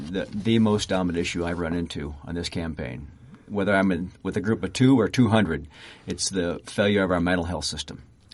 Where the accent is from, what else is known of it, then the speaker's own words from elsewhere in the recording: Iowa, United States; I grew up playing in the … down in southwest Iowa, and we played senior centers and county fairs